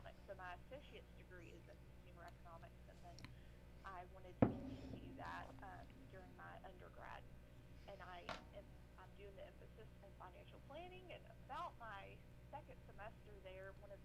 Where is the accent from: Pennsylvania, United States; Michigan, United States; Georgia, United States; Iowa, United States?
Georgia, United States; Stockbridge; I am born and raised in Stockbridge, Georgia.